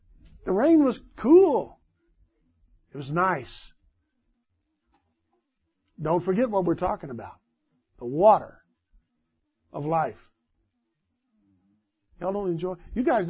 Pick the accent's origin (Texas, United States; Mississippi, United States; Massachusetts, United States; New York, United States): Texas, United States; Corpus Christi; And we're from South Texas. We were living in Corpus. We were used to humidity